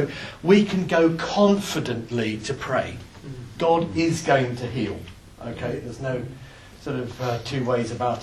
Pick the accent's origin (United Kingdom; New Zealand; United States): United Kingdom; England; But we're English. And we do have that sort of reserve sometimes.